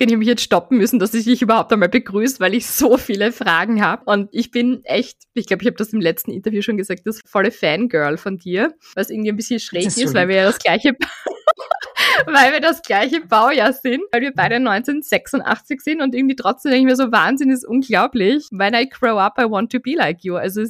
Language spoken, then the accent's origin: German; Graz, Styria, Austria; Natürlich habe ich mir auch das Kulinarikbuch für Graz geholt. Schließlich ist das ja meine Heimatstadt.